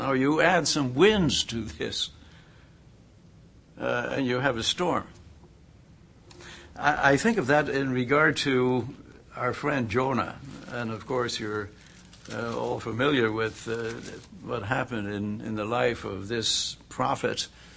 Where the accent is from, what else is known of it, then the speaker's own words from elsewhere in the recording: Lancaster, Pennsylvania, United States; We're from Lancaster, Pennsylvania, Kathy and I. And we came from there several days before the flood struck.